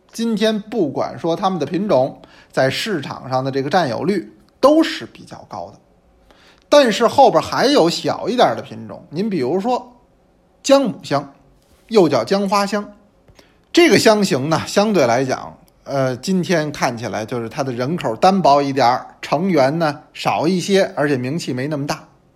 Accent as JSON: {"language": "Chinese", "region": "Beijing", "country": "China", "tie": "born or raised there", "said": "我是个北方人，我就生活在北京，我们几辈人就在北京生活，我根本就没见过柚子树，我也更没见过杨梅树"}